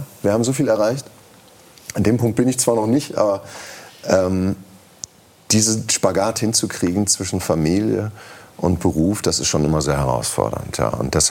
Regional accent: Herdecke, North Rhine-Westphalia, Germany; also born or lived in Hagen; Ja, geboren bin ich in Hagen, aber das lag, aber um ehrlich zu sein, nur daran, dass es damals das Herdecker Krankenhaus noch nicht gab. Das war kurz vor der Vollendung. Aber ich bin in Herdecke aufgewachsen, genau.

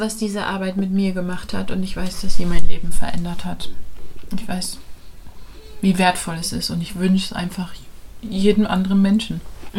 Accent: Bavaria, Germany; ich bin in Bayern aufgewachsen, war auf einer katholischen Mädchenschule

